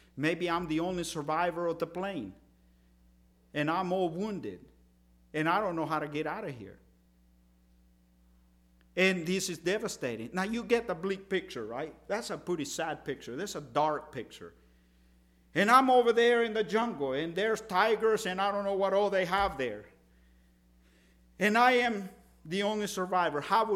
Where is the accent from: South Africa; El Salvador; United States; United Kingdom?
El Salvador; Now, I told you I'm from El Salvador.